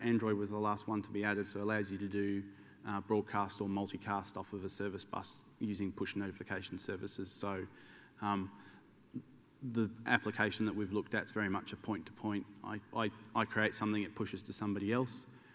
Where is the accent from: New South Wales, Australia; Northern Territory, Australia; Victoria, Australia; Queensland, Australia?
New South Wales, Australia; Sydney; So I'm from Sydney.